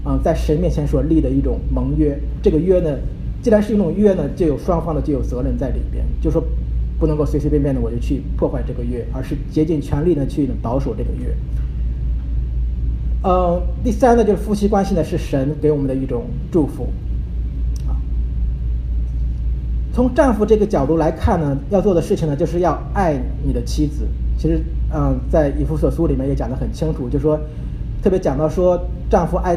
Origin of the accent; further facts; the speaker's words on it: China; 其实这一点呢是我们中国人经常所不是特别太注意的。